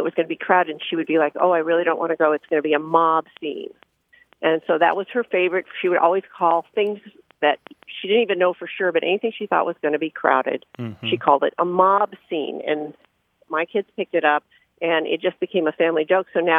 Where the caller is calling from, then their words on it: Cardiff-by-the-Sea, California, United States; I'm calling from Cardiff by the Sea, California.